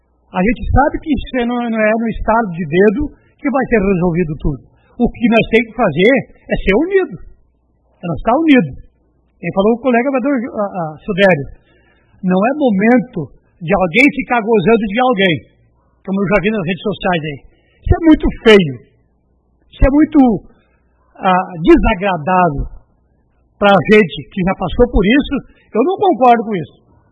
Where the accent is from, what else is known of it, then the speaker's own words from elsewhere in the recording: Boa União, Brazil; Porque eu nasci e me criei na Boa União. Estou com quase 66 anos.